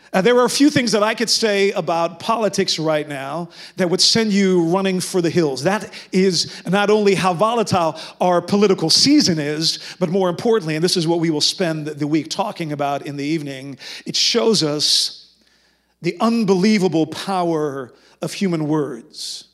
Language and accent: English; Netherlands; It might not look like some of you heard today that I'm from the Netherlands. I know I don't necessarily look like a Dutch guy.